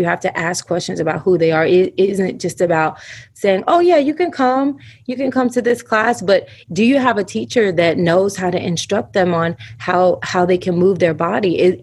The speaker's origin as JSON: {"language": "English", "region": "Tennessee", "country": "United States", "tie": "born or raised there", "said": "where I grew up in Tennessee, places in the South where things are a bit more segregated."}